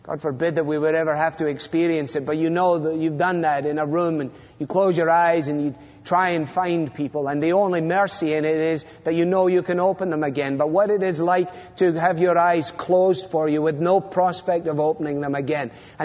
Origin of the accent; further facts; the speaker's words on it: Glasgow, Scotland, United Kingdom; A third of my class growing up in Glasgow was